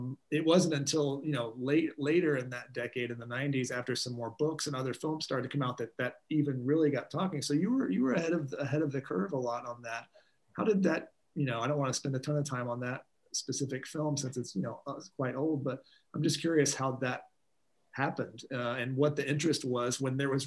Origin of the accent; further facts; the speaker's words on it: Tulsa, Oklahoma, United States; You know, I grew up in Tulsa in 1993 when that came out.